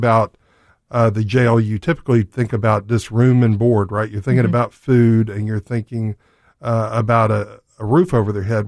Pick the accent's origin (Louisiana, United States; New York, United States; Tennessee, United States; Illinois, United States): Tennessee, United States; Memphis; now in Germantown, United States; I'm from Memphis, living Germantown. This is my community.